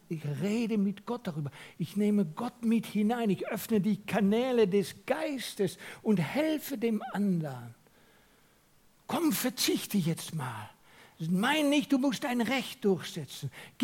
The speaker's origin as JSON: {"language": "German", "country": "Netherlands", "accent": "Dutch", "second_language": "German", "lives_now": "Switzerland", "said": "Man hört an mir immer noch meinen holländischen Akzent."}